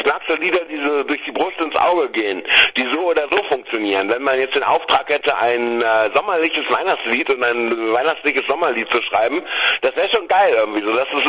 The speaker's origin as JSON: {"language": "German", "town": "Bonn", "region": "North Rhine-Westphalia", "country": "Germany", "tie": "born there", "said": "ich bin echt in der Hauptstadt geboren, was auch nicht mehr viele wissen. Die sagen dann Berlin. Ich sage so, ey, Alter, was für ein Reichsbürger bist du? Bonn!"}